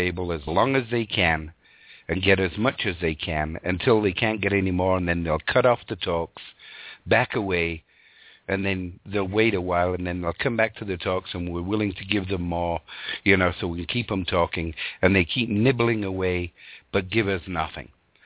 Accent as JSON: {"language": "English", "region": "England", "country": "United Kingdom", "tie": "born or raised there", "said": "the street that I lived on in England, growing up in Northern England"}